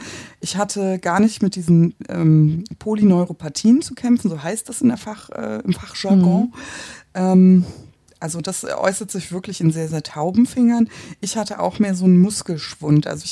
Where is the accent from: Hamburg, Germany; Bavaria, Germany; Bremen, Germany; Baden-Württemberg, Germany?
Hamburg, Germany; ich komme aus Hamburg. Wir haben es nicht so mit Bergen. Ich wohne am Stadtrand, also im Prinzip Grenze an Grenze zur schleswig-holsteinischen Einöde.